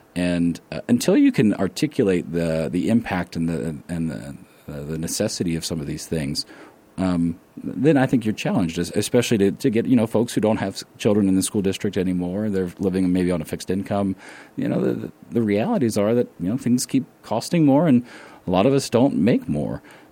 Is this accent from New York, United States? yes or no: no; Ohio, United States; That the town where I grew up in Southern Ohio, we literally had a school that was falling off the side of a hill.